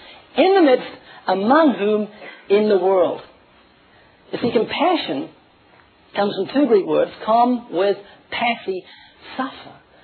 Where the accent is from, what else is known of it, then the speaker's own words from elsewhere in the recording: New Zealand; I've got a friend who lives in Australia. I'm from New Zealand.